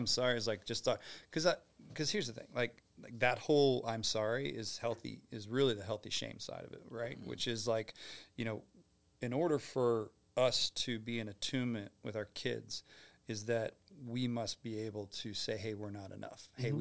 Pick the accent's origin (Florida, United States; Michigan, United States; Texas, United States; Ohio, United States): Ohio, United States; Cincinnati; now in Nashville, United States; I'm an Ohio kid, Cincinnati kid.